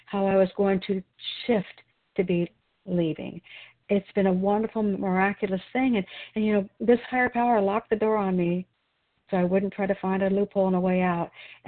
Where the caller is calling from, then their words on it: Wilsonville, Oregon, United States; I'm a recovered compulsive overeater, and I'm calling in from Wilsonville, Oregon today.